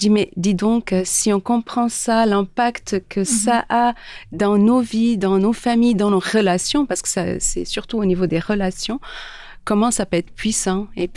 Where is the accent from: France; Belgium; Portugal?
Portugal; now in Switzerland; je suis portugaise, ça fait 24 ans que j'habite ici en Suisse.